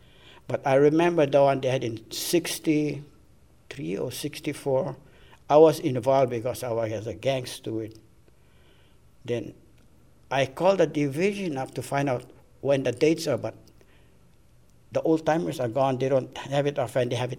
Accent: Lahaina, Hawaii, United States; talk to us in Visayan, we talk back, they're surprised, you know. Especially that they know we're born and raised in Lahaina, on Maui.

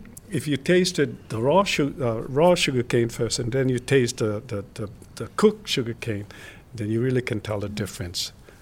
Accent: Paia, Hawaii, United States; born there; I was born on Maui, Paia, Maui.

